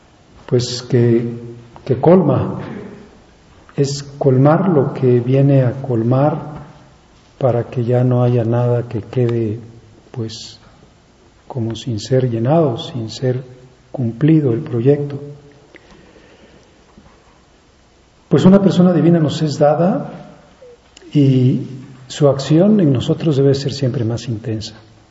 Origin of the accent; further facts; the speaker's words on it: France; padre era ateo, mis abuelos eran ateos, mi madre era atea, mis abuelos maternos eran ateos. Vengo de una zona de Francia que es sumamente descreída, sumamente fría en cuestiones religiosas.